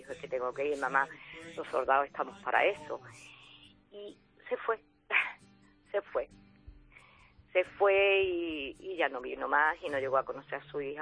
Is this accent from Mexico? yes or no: no; Spain